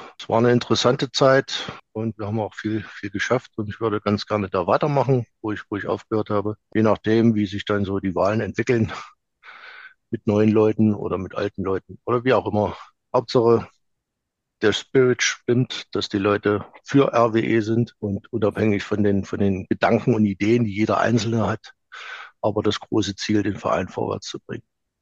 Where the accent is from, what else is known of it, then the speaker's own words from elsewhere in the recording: Erfurt, Thuringia, Germany; Ich bin Erfurter, hier geboren, im alten Steinbau in der Burgistraße.